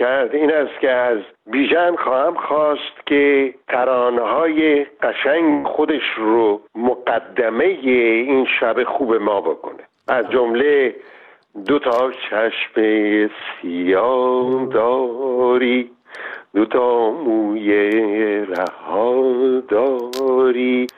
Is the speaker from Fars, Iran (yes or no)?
yes; Shiraz, Fars, Iran; من شیرازی هستم. خب چون شیرازی هستم طبیعتا تمام خاطرات کودکی من از شهر شیراز و از حافظ و سعدی و غذاهای شیرازی و گلهای شیراز و باغهای شیراز میاد.